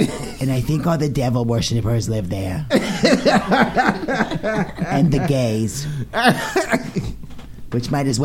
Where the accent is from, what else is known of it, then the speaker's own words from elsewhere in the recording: New Jersey, United States; They could go fuck themselves. I'm from New Jersey.